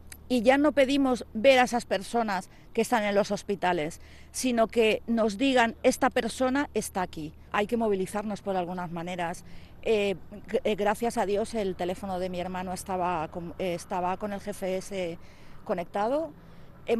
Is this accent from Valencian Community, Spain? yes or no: yes; Alaquàs, Valencian Community, Spain; soy de Alacuas y tengo un hermano desaparecido desde el martes.